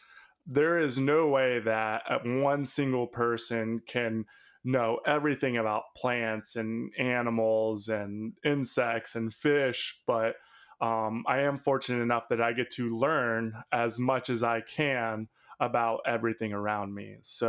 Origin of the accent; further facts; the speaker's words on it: Savannah, Georgia, United States; I grew up in Savannah, living along the coastal area. My father worked on boats, so I was out on the water all the time.